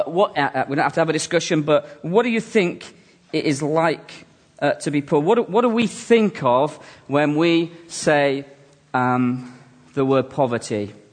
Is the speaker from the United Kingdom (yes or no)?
yes; Halifax, Yorkshire and the Humber, United Kingdom; also born or lived in Ireland; now in Scotland; I grew up in Halifax, actually. Grew up in Care in Halifax. I was actually born in Ireland. Spent most, about 10 years in Care in Halifax